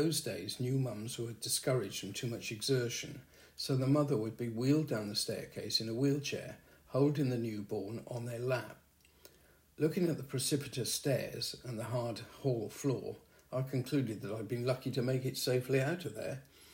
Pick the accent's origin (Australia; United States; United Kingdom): United Kingdom; Gower, Wales; born there; I was told by my parents that I was born in Gower, and my birth certificate confirms this.